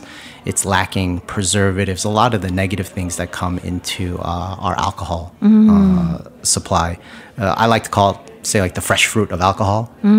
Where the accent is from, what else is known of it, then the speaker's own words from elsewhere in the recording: Long Island, New York, United States; I grew up in Long Island, New York. And growing up, I ate very basic Korean food and basic American food.